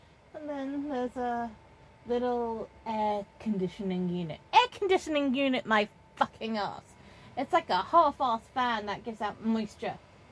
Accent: England, United Kingdom; Because I'm not designed for summer. I'm so English. I'm so English. You see, the problem with the UK is it's not designed for any extreme of weather.

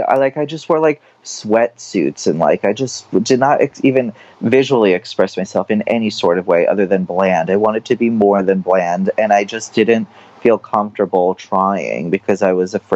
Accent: New York, United States; I grew up on Long Island, New York.

